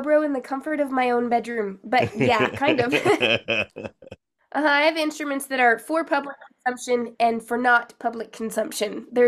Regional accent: New Mexico, United States; Because we lived in New Mexico. I grew up in New Mexico.

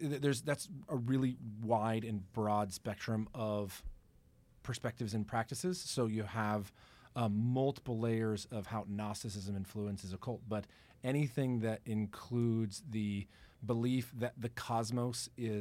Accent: Dallas, Texas, United States; Yeah, I was born in Dallas. I was born in Dallas, grew up here.

